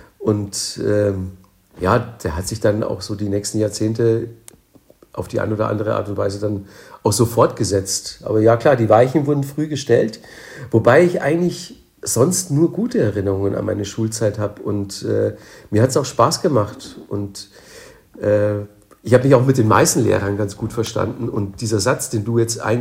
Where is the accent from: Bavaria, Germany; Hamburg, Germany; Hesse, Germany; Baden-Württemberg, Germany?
Bavaria, Germany; Manching; ich komme ja aus Manching bei Ingolstadt